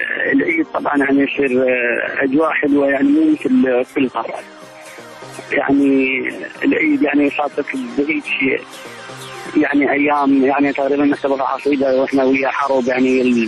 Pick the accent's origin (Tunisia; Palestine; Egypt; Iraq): Iraq; يعني إحنا كنا عراقيين